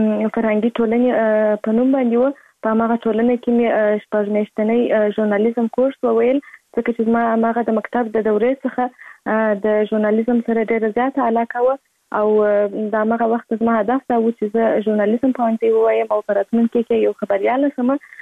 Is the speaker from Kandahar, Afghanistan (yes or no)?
yes; Kandahar, Afghanistan; born there; زه په کندهار ولایت کې زیږیدلې یم او اوس فعلا په کندهار ولایت کې اوسېږم.